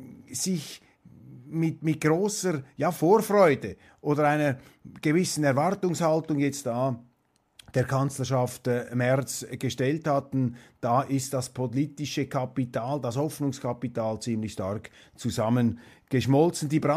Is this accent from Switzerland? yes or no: yes; Switzerland; Die haben da ein anderes Verständnis, einen anderen Blick jetzt als ich, als Schweizer, der das von außen betrachtet.